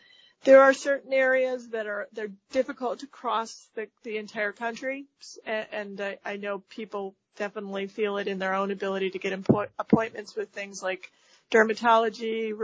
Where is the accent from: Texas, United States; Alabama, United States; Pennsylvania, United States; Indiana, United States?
Pennsylvania, United States; Erie; I was born and raised in Erie, went away for school with physical therapy, and chose to return over 25 years ago